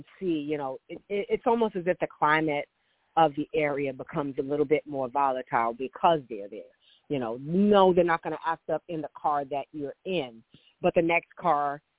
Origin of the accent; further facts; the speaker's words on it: New York, United States; And as a New Yorker, I'm always observing.